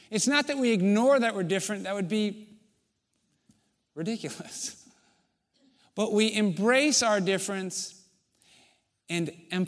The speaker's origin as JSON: {"language": "English", "country": "United States", "said": "part of my heritage as an American white male has been that there has been a focus, an emphasis on how we are different, and it's led to separation."}